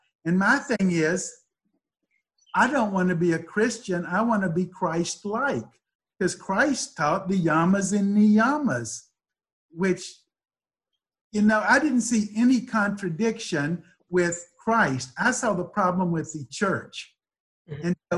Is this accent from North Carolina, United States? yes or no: yes; Greensboro, North Carolina, United States; I was brought up in Greensboro, going to First Presbyterian Church, and it bothered me all the hypocrisy.